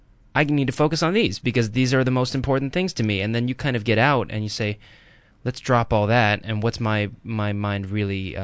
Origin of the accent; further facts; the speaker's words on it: New York, United States; as a New Yorker, going out there is like